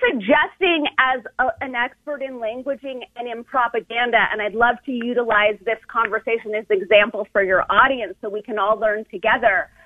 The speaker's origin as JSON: {"language": "English", "country": "United States", "said": "I don't have a dog in this fight. I'm an American."}